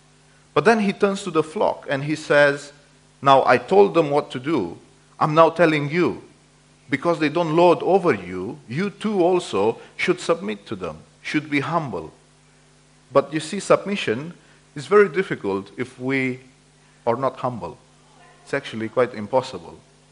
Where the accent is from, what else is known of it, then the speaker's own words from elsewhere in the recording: Romania; You know, I come from Romania. We had communism and we had dictators.